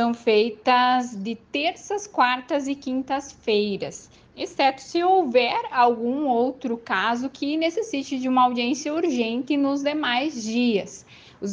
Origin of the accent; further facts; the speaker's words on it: Catuípe, Rio Grande do Sul, Brazil; eu sou natural da cidade de Catuípe, aqui na região noroeste do estado.